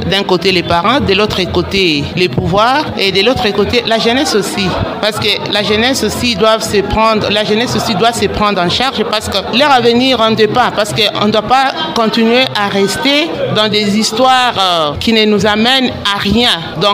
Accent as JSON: {"language": "French", "region": "Maniema", "country": "DR Congo", "said": "Maintenant, on veut nous amener d'autres troupes ici chez nous, au Maniema."}